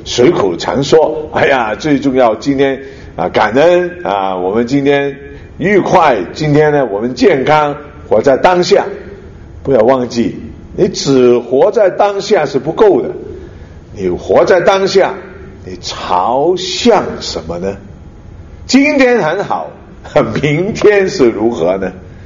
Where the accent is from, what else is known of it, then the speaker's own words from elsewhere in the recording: Hong Kong; now in Canada; 你是加拿大人，你又是中国人，我也是香港人，那哪一个国啊？